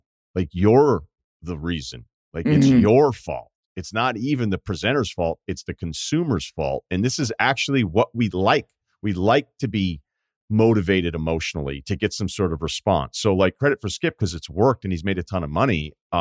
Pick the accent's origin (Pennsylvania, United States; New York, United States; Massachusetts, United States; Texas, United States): Massachusetts, United States; Martha's Vineyard; I'm from Martha's Vineyard.